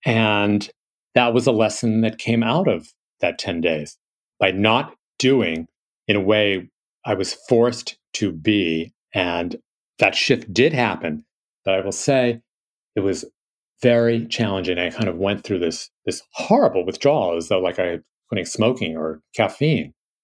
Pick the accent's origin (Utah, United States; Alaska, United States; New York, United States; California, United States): New York, United States; New York City; here I grew up in New York City, I can be a little flip and so on.